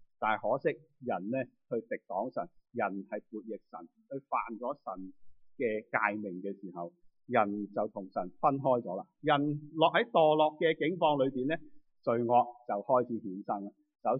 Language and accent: Chinese; China; 我们身为中国人都懂听到国语的，又可以懂讲一些英文的时候